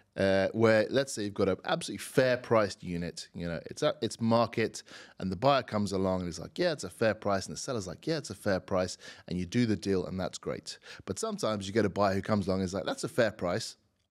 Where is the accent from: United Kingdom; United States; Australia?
United Kingdom; but that's probably being British.